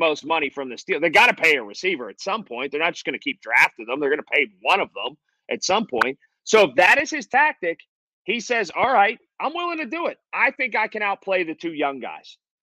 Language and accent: English; Sharpsburg, United States; I grew up in Sharpsburg. They don't have cows.